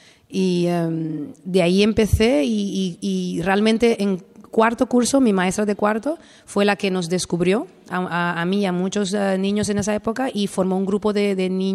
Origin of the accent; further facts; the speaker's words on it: Netherlands; soy holandesa, nacionalidad holandesa. Mis padres son una mezcla bonita. Mi padre es americano y mi madre es latina, pero yo soy la holandesa. Y nací en un barco hace mucho tiempo.